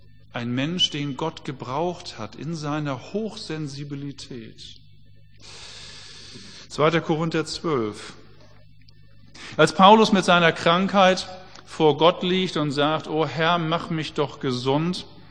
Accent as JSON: {"language": "German", "country": "Germany", "said": "Meine Frage an uns als Deutsche, müssen wir Glauben so ernst und unfröhlich leben?"}